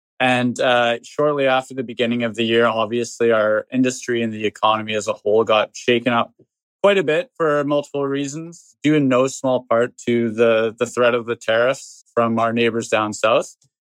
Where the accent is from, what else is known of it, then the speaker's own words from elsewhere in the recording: Vancouver, British Columbia, Canada; So I was born and raised in Vancouver and born into a real estate family, I guess.